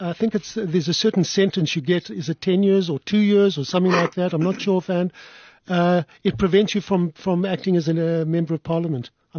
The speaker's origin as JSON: {"language": "English", "country": "South Africa", "said": "from once being proudly South African, as I said, we look at one another and we say, jeepers, we are really ashamed. What's going on in our country?"}